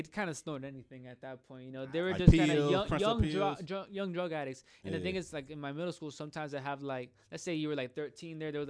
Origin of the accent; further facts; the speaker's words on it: Miami, Florida, United States; I grew up in South Miami, South Kendall, and that's my hood.